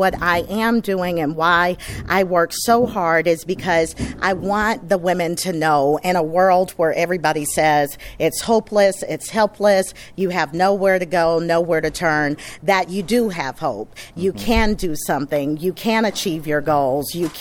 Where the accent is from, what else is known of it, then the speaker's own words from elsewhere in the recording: Mississippi, United States; I'm from Mississippi, so I'm a girl that's big on hospitality.